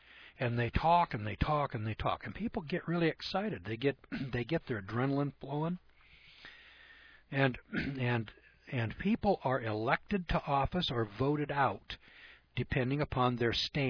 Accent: California, United States; now in Idaho, United States; You know, I'm from California. What do I know about Idaho politics?

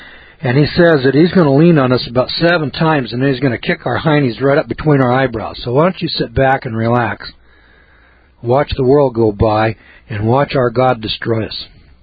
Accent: Scotland, United Kingdom; But, you know, sitting over here as a Scotsman

